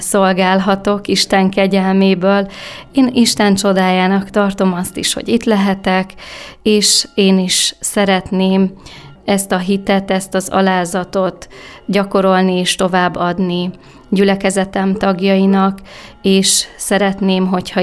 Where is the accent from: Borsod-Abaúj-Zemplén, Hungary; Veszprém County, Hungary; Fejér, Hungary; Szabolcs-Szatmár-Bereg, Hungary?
Borsod-Abaúj-Zemplén, Hungary; Én magam is helyben elkötelezett, borsodi embernek tartom magam, hiszen ebben a megyében nőttem fel, és szívügyemnek tekintem én is ezt a településrészt, ezt a környezetet